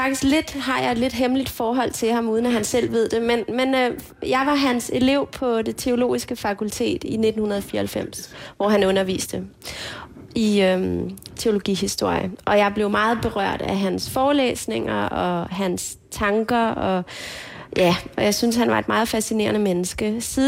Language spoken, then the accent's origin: Danish; Copenhagen, Capital Region of Denmark, Denmark; Jeg er født og opvokset inde i Strædet i København